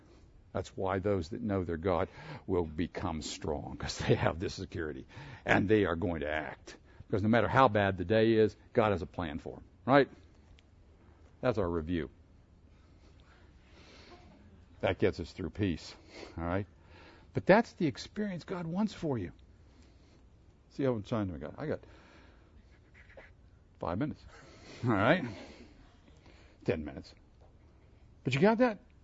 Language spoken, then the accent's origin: English; Pittsburgh, Pennsylvania, United States; Okay, I grew up in Pittsburgh, so I tend to be a Pittsburgh fan.